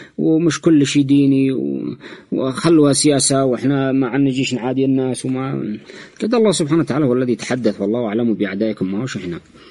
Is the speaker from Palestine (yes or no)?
no; Yemen